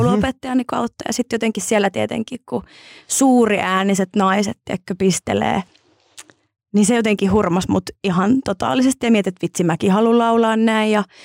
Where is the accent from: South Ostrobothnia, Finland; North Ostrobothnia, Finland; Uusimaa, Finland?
North Ostrobothnia, Finland; Oulu; Mä olin oululainen musiikkilukiolainen